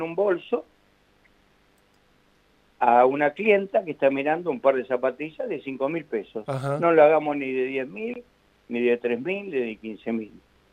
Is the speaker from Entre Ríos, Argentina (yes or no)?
no; La Plata, Buenos Aires Province, Argentina; yo soy platense por naturaleza y quiero esta ciudad verla tan bella como siempre